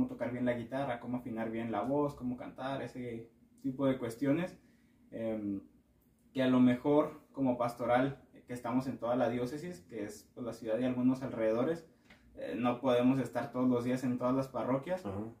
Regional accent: Parral, Chihuahua, Mexico; born there; also born or lived in Santa Bárbara / San Francisco del Oro; Pues yo nací allá en Parral, o sea, en un hospital de Parral. Mi familia es de Santa Bárbara, está cerquita de Parral.

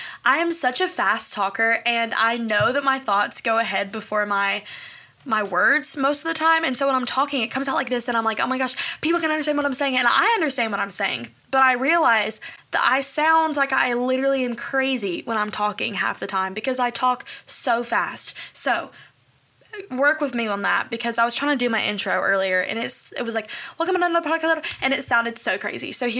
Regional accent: Bowling Green, Kentucky, United States; But I'm a Bowling Green native, and I grew up around Western.

